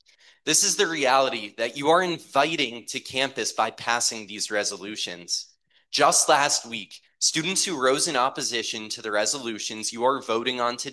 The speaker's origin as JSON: {"language": "English", "town": "Toronto", "region": "Ontario", "country": "Canada", "tie": "born or raised there", "said": "In my hometown of Toronto, Canada"}